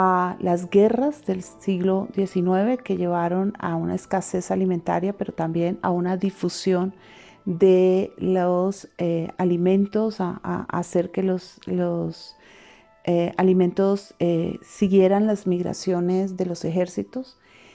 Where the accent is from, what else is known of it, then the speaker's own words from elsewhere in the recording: Cali, Valle del Cauca, Colombia; nosotros como caleños y caleñas somos una ciudad muy acogedora